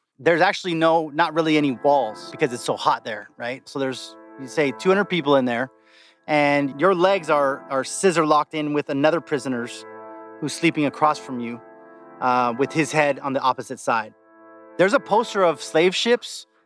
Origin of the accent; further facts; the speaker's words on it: Los Angeles, California, United States; I'm like, "Yeah, I'm an American." He goes, "I grew up in LA." And I'm like, "Whoa, that's crazy, man. I'm from LA too."